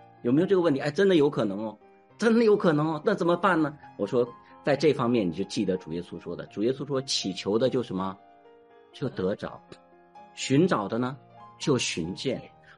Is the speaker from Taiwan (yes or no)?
no; China; 我们中国人在这一点上很可惜，我们很多时候说不求甚解